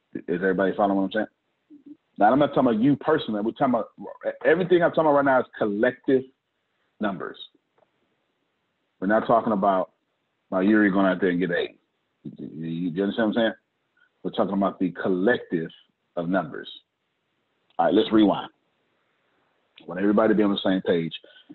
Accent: Texas, United States; You know, so I'm sure these pecans are fantastic because I'm from Texas. From Texas.

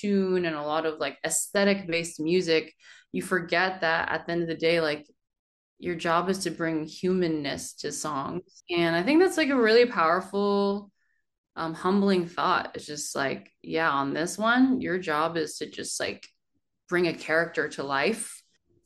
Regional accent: United States; because, you know, I'm Korean American, and as much as K-pop has been so formative to me and who I am

